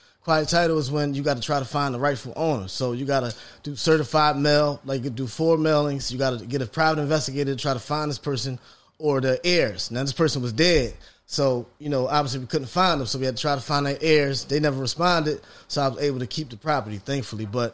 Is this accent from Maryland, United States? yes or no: no; Philadelphia, Pennsylvania, United States; I'm from North Philadelphia, right here. I grew up the street. My grandfather used to sell fruits and vegetables on this block.